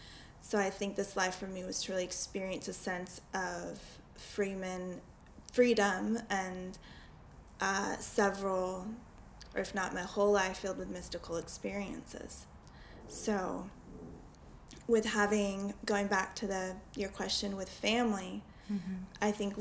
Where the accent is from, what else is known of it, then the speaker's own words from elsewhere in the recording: Tucson, Arizona, United States; moved away as an adult; I grew up in Tucson, Arizona.